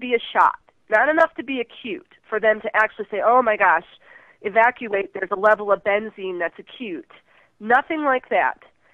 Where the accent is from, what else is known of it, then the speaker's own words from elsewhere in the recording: St. Louis, Missouri, United States; We grew up in St. Louis